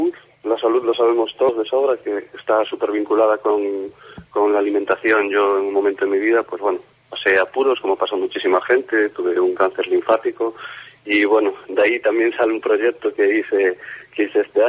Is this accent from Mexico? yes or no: no; Galicia, Spain; yo soy de Ría de Arousa, todos sabemos que es una zona turística